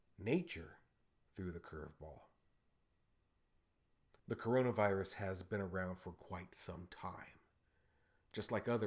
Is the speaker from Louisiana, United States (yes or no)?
no; San Antonio, Texas, United States; in Texas, in my hometown of San Antonio.